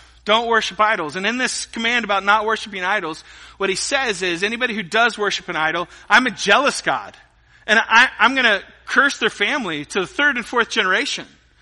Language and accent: English; United States; Because I'm an American. And I have no clue where I came from, right?